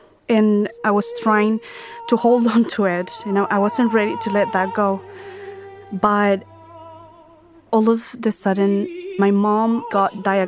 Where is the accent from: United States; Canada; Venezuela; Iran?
Venezuela; I was born in Venezuela, and I lived there with my family. Life there was really difficult. Venezuela has just gone down.